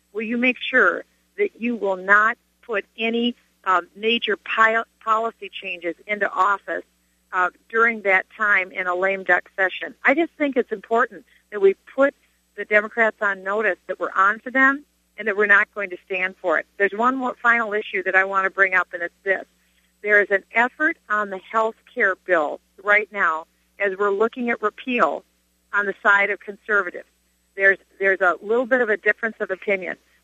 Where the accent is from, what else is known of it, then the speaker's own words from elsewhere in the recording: Minnesota, United States; Also, in my home state of Minnesota, there has been an attempt